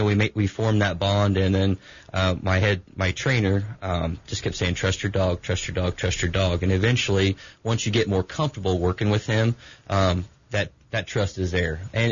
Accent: Tuscola, Illinois, United States; Yeah, I'm from Tuscola, Illinois.

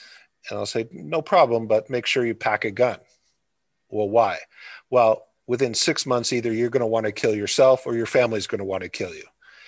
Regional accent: Windsor, Ontario, Canada; My family has their roots several hundred years back in Canada. I grew up in Windsor, border city

